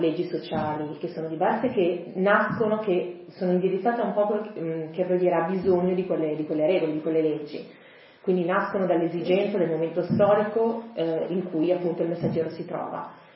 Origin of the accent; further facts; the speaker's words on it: Voghera, Lombardy, Italy; vengo da Voghera, vicino a Pavia. Sono rappresentante della comunità Baha'i, che è una fede molto, molto giovane per essere appunto una religione.